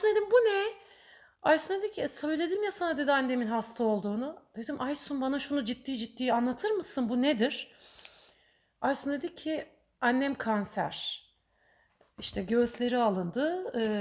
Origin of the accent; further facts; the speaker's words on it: Istanbul, Turkey; Ben Ataköy'de büyüdüm. 90 daireli, 14 katlı bir apartmanda büyüdüm.